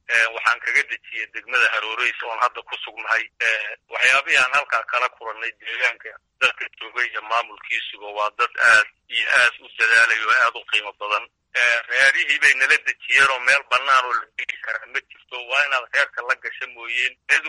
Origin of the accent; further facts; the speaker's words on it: Birqod, Somali Region, Ethiopia; Waxaan ka imid gobolka Jarar, ahaan degmada Birqod.